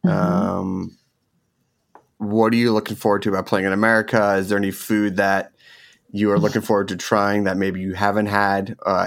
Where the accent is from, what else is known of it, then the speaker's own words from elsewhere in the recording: Montreal, Quebec, Canada; I'm from Montreal and poutine is c'est bon.